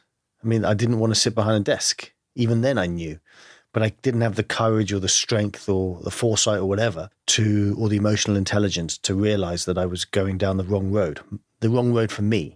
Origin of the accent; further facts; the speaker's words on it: London, United Kingdom; I grew up in London, but my family is Greek.